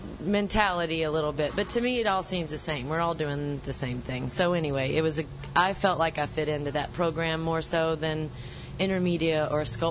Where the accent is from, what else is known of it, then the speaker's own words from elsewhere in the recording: Louisiana, United States; Well, I came from born and raised in Louisiana. I lived there and graduated from